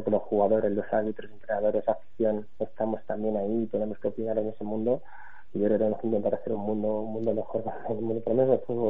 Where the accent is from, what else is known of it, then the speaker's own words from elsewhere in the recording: Leganés, Community of Madrid, Spain; Yo soy de Leganés, a mí me encanta ir a ver a mi Leganés